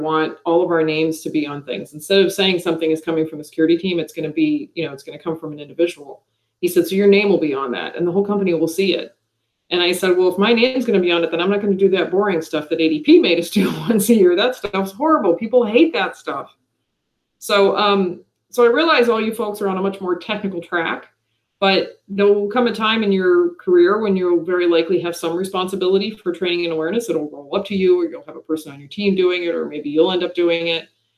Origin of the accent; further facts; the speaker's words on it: Detroit, Michigan, United States; also born or lived in Europe; now in Austin, United States; I come from the Detroit area.